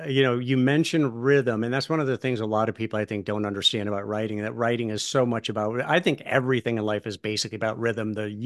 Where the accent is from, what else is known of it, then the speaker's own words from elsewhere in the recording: Endicott, New York, United States; Tom was raised in Peekskill, New York, not far from where I was raised in Endicott, New York.